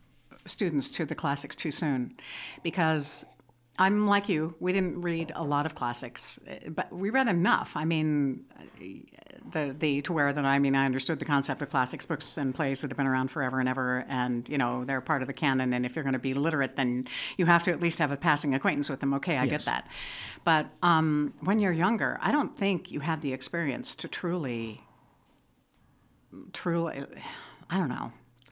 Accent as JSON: {"language": "English", "region": "Alaska", "country": "United States", "tie": "born or raised there", "said": "And if that isn't apropos to a kid growing up in Alaska, I don't know what is."}